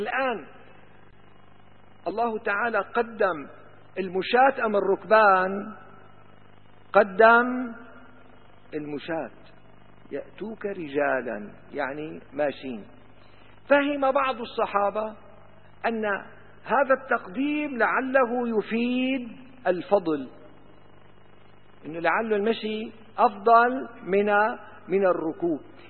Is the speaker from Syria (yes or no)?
yes; Damascus, Damascus Governorate, Syria; أنا أعرف رجلا عندنا في دمشق